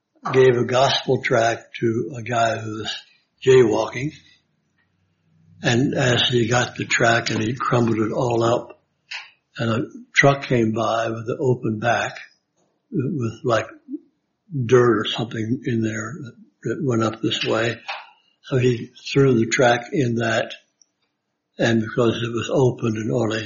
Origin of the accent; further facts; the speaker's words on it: Washington, District of Columbia, United States; I was raised in Washington, D.C., which is now a powder keg city, and we lived two blocks from the black neighborhood